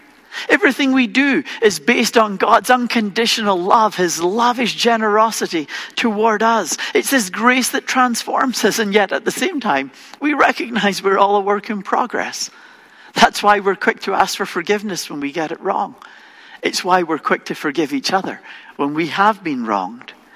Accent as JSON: {"language": "English", "region": "Scotland", "country": "United Kingdom", "said": "because I'm from Scotland and I'm cheap."}